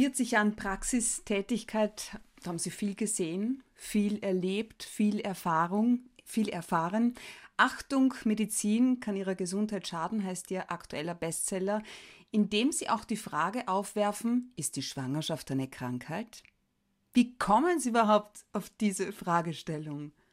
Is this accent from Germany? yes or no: no; Austria; jetzt vor dem Hintergrund einer bedrohlich rückläufigen Geburtenrate bei uns in Österreich